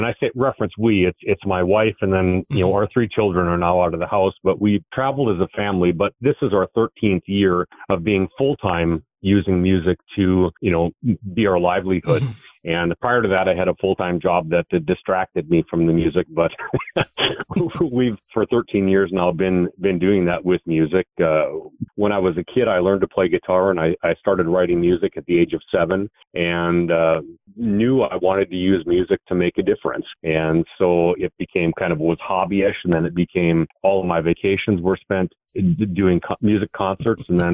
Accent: North Dakota, United States; And to get to call North Dakota home, it's a thrill to go out and say I'm from North Dakota.

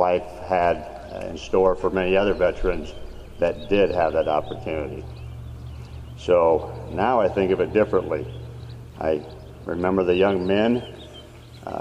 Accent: McCook, Nebraska, United States; As a young man growing up in McCook, McCook may not have always wanted to claim that I was from McCook.

